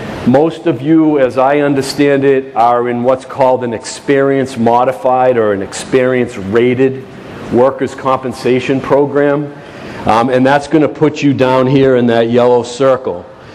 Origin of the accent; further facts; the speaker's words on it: Boston, Massachusetts, United States; accent: Boston; I come from Boston, so I have a little bit of a geographic disability.